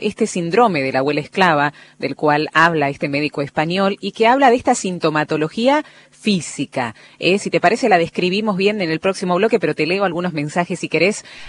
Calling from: Córdoba, Argentina; Soy de Córdoba Capital

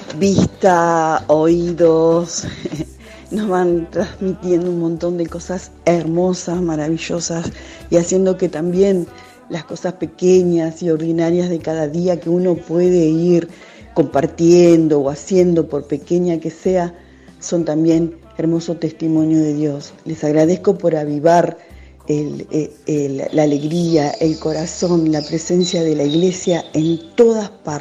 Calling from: San Nicolás, Argentina; de San Nicolás.

